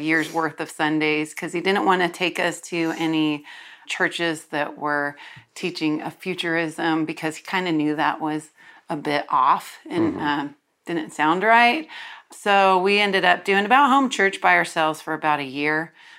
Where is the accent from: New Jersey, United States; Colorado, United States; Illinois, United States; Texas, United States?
Colorado, United States; Born and raised in Colorado. Grew up Catholic up till about, I think seventh grade, sixth grade